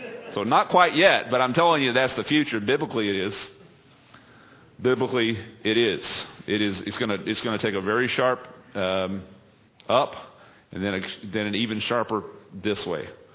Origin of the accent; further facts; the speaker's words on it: United States; So I know I'm an American. I love our country, and I wish it would last.